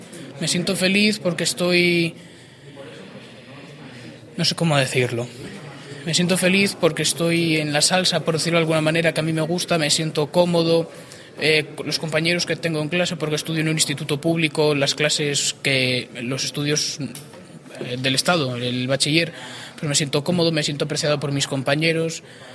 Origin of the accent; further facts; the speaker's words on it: Maliaño, Cantabria, Spain; Pues soy de Maliaño y la parroquia a la que pertenezco es el Santo Cristo de Maliaño, es la parroquia nueva.